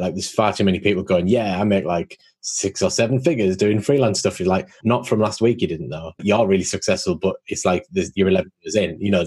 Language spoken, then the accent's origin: English; United Kingdom; I think especially being British